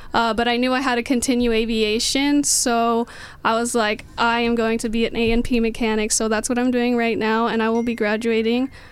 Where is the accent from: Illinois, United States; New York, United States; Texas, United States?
Texas, United States; Houston; Yes, so I'm from Houston, Texas.